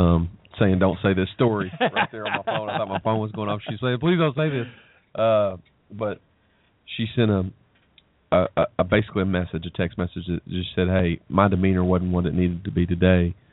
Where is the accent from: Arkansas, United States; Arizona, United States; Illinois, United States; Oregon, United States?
Arkansas, United States; boy, it's a good thing I'm from Arkansas because I can understand